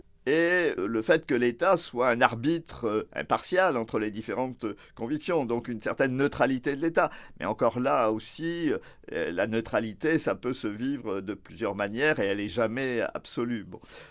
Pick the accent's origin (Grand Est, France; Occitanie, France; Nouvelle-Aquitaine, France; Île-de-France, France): Nouvelle-Aquitaine, France; Je suis originaire du Limousin